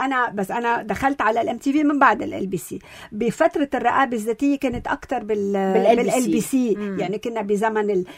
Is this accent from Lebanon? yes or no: yes; Lebanon; نحنا كلنا كلبنانيين